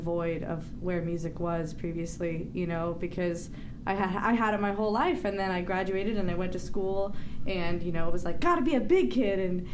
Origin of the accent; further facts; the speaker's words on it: Vacaville, California, United States; I grew up in Vacaville, California, about 45 minutes south of Sacramento.